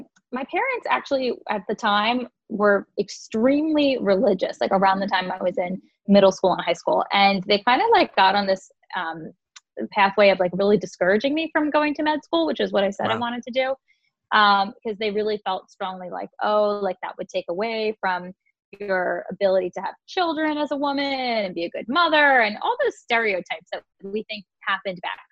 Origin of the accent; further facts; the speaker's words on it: New York, United States; So I grew up on Long Island. My family still lives there.